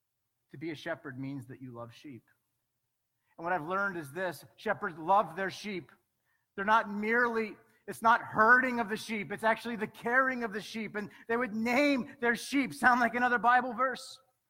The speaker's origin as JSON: {"language": "English", "town": "Lancaster", "region": "Pennsylvania", "country": "United States", "said": "I'm from Lancaster, Pennsylvania, and I'm still struggling with, like, what does that mean?"}